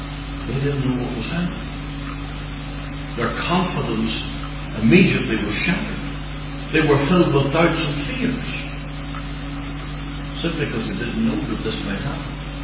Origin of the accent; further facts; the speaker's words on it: Ireland; Maybe that's being an Irishman. You get worried when people like you a lot, if you live in Ireland.